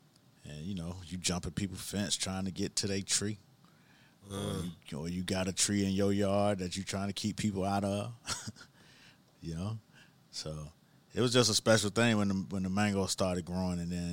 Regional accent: Miami, Florida, United States; that's what used to trip me out, because growing up in Miami, you specifically knew when mango season was, because, you know, it grew on the trees outside

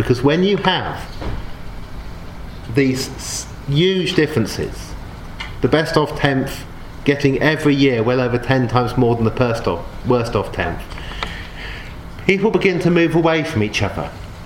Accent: Oxford, South East England, United Kingdom; also born or lived in Newcastle / Leeds; I thought when I was growing up in Oxford I was living in the most divided city, and then I moved to Newcastle and I was told it's very divided. Later on I was in Leeds

